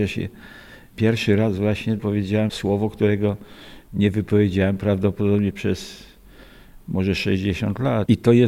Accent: Chrzanów, Lesser Poland, Poland; born there; ja się urodziłem w Chrzczanowie, czyli to jest niesamowite miejsce, bo to jest jedno z najstarszych takich osad tutaj.

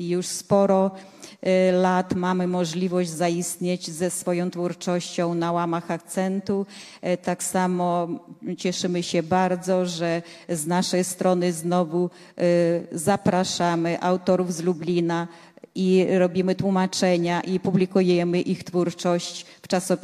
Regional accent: Lithuania; Polish is a second language; Urodziłam się na Synęszczyźnie, na pograniczu Litwy i Polski, w rodzinie litewskiej, więc jestem Litwinką. Splot dwóch kultur dla mnie jest wielkim darem losu.

